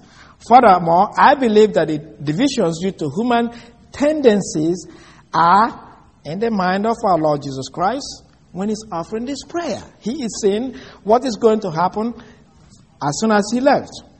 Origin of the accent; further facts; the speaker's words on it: Nigeria; first language Igbo; English is a second language; I'm a Nigerian. I speak a language that's called Igbo.